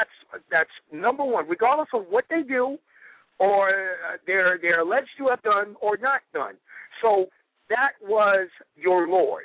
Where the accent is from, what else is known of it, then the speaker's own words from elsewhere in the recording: New York, United States; Yeah, I'm from New York, so I can definitely vouch for that.